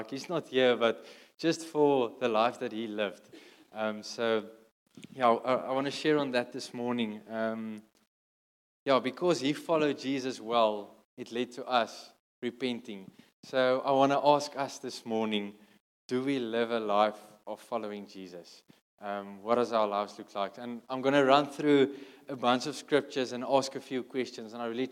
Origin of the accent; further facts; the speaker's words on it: Kimberley, Northern Cape, South Africa; So I grew up in Kimberley in the Northern Cape, right in the middle of South Africa, in a Christian home.